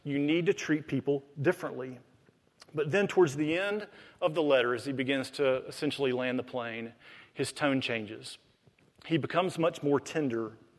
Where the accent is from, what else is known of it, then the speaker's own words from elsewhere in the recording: Mississippi, United States; also born or lived in Charlotte; I'm not from here. I'm from Mississippi, but I did spend a number of years here in Charlotte.